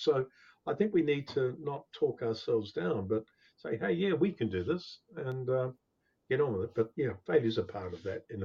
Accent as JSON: {"language": "English", "country": "Australia", "said": "being an Australian and seeing how, you know, people rallied together"}